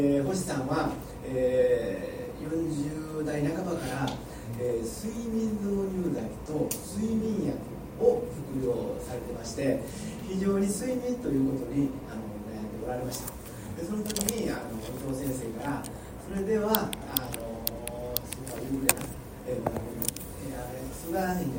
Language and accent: Japanese; Osaka, Japan; 大阪から来ました